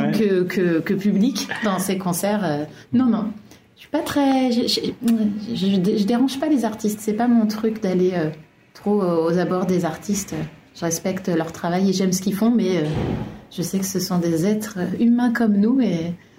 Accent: Île-de-France, France; also born or lived in Paris; Je suis née à Paris, j'ai grandi en région Île-de-France, mais maintenant je suis en Eure-et-Loire, à côté de Chartres.

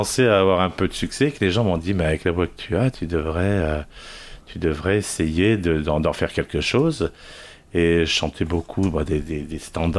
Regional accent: Rochefort, Nouvelle-Aquitaine, France; also born or lived in Madagascar / Germany / Marrakech, Morocco; D'abord à l'étranger, parce que j'ai un papa qui a été coopérant militaire et donc tous les 4 ans on partait. Je suis né à Madagascar. Après, je suis parti en Allemagne, j'ai vécu 4 ans en Allemagne. Après, on est resté 4 ans à Rochefort dans toute mon adolescence.

